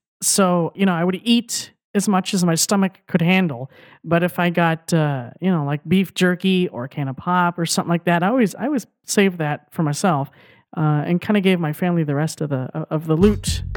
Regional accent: Phoenix, Arizona, United States; Well, I'm originally from Phoenix, but you know, I fell in love with polkas because

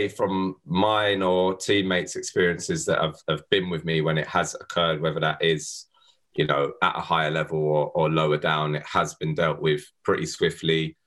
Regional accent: Tottenham, London, United Kingdom; being a mixed race boy growing up in Tottenham

